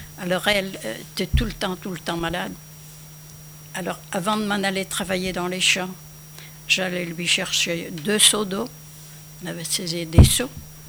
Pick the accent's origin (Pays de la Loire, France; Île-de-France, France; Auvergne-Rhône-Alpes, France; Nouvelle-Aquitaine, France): Pays de la Loire, France; Mormaison; born there; je suis née à Mormaison. Je suis venue là en me mariant, je suis venue là en 26.